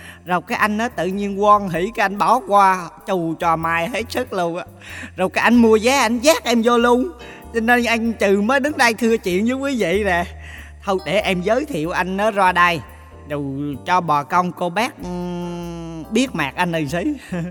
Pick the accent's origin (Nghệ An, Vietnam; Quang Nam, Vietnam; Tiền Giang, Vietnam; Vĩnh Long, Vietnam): Quang Nam, Vietnam; Dạ em là người sinh ra và lớn lên ở xứ Quảng.